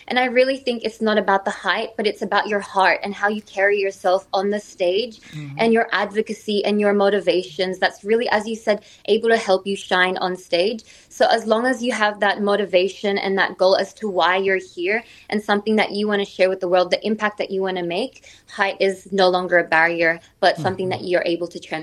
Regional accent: Australia; because I was raised, you know, as both Filipino Australian, so I have those values instilled in me, the warmth, the resilience, the respect for your elders.

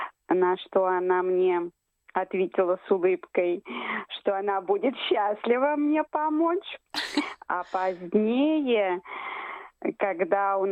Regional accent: Ivanovo Oblast, Russia; also born or lived in Moscow / Italy; Я помню, когда я переезжала из Ивановской области в Москву, я с удивлением для себя открыла, что в Москве не говорят на «о».

